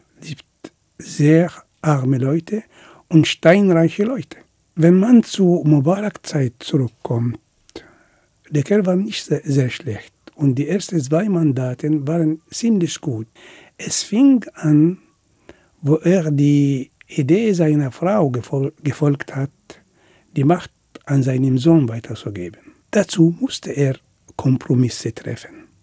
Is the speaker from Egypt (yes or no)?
yes; Egypt; Ich bin Ägypter.